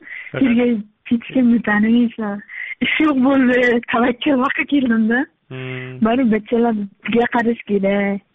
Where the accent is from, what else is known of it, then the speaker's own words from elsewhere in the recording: Shahrisabz, Qashqadaryo Region, Uzbekistan; now in Kazakhstan; Qashqadaryodan Shahrisabzdan.